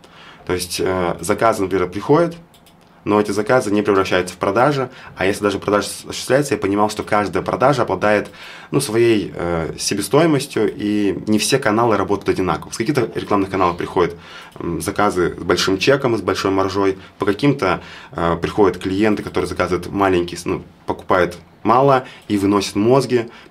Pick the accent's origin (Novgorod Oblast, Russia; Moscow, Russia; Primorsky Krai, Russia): Novgorod Oblast, Russia; Veliky Novgorod; Я сам из Великого Новгорода, из региона.